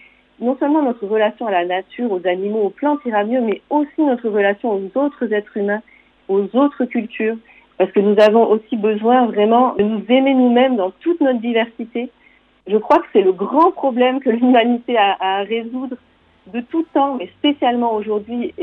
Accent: France; même si je ne pouvais pas voter à l'époque là-bas en tant que Française.

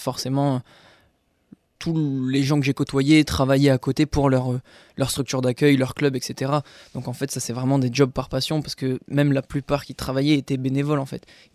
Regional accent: Amiens, Hauts-de-France, France; moved away; also born or lived in Strasbourg; moi, je suis d'Amiens, mais j'ai été jusqu'à Strasbourg uniquement pour le judo, en fait.

